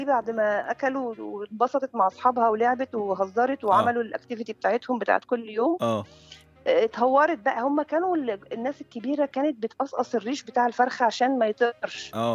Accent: Monufia Governorate, Egypt; تمام، احنا لا من المنوفيه

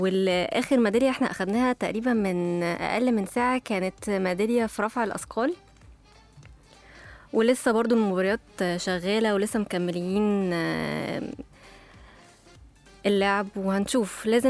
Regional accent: Egypt; وحابة ان احنا نتكلم اكتر عن هدفنا احنا كمجتمع مصري وشعب

